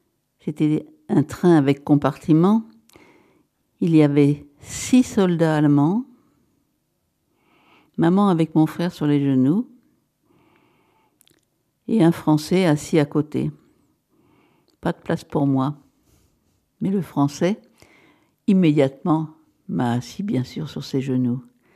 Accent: Soissons, Hauts-de-France, France; Maman a décidé que ce n'était pas la peine de rester à Agen, mais de revenir plutôt chez nous, à Soissons.

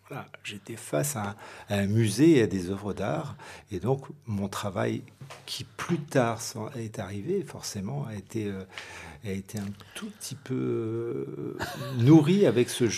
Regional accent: Chartres, Centre-Val de Loire, France; Alors oui, je suis né à Chartres de parents qui sont nés à Chartres et puis à Luisan. Et donc je suis à Chartres et en Eure-et-Loire depuis au moins 350 ans.

